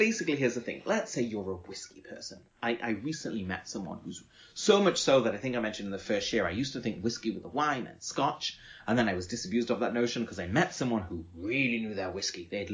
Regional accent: Manchester, North West England, United Kingdom; I come from Manchester, which is fond of its chumrat.

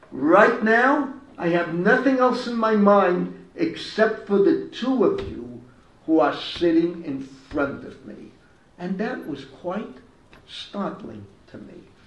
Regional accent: Brooklyn, New York, United States; I was born in Brooklyn in 1941, when Brooklyn was a great center of Jewish activity. I attended modern Orthodox schools, namely the Yeshiva Flatbush, both elementary and high school.

